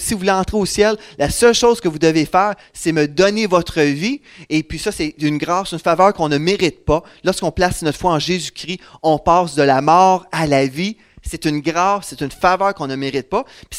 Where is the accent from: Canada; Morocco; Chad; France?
Canada; J'habite à Bromont, au Québec, au Canada. Je suis Canadien, mais en même temps, ma première citoyenneté, c'est céleste.